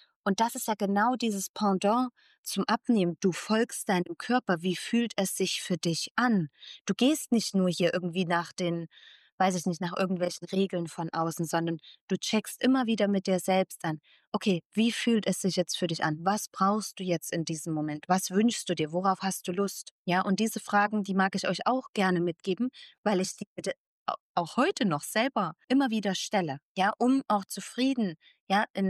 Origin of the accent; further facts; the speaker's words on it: Germany; mein Partner ist Argentinierin, ich bin Deutsche